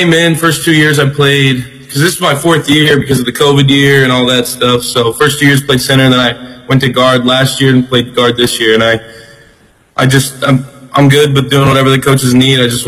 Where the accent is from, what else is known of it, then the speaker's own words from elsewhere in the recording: Indianapolis, Indiana, United States; So I'm from Indianapolis, Indiana.